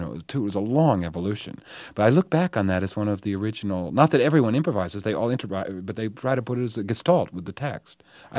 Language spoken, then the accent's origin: English; New England, United States; accent: New England; I felt like a Kennedy. You know, I mean, with my New England accent.